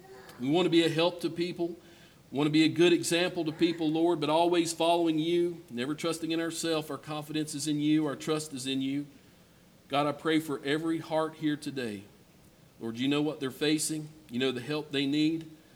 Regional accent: Mountaindale, United States; I grew up in Mountaindale. Our church was exactly a mile away from the house.

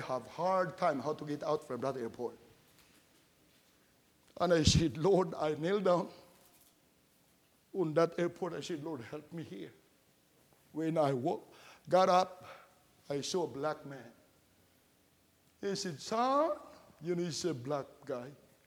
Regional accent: Philippines; And he said, from what country? I said, I'm from the Philippines.

